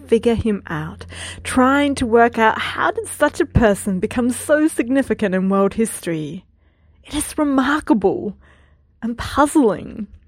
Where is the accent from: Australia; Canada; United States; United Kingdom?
Australia; I'm Australian, university educated, Generation Y, white, female, living in the 21st century, fairly well off. My family taught me about Jesus.